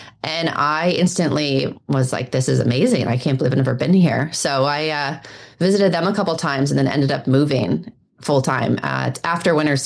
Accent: Oakland, California, United States; now in Virginia, United States; I did. I'm from Northern California, from Oakland, California.

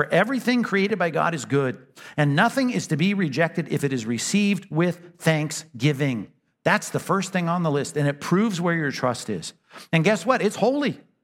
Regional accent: Long Beach, California, United States; also born or lived in Alabama; I grew up in Southern California. May you not know this. I was born in Alabama. Did you know that? Born in Alabama.

